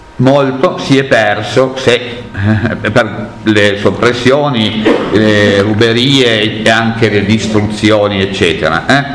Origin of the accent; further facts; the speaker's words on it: Morozzo, Piedmont, Italy; io sono di Morozzo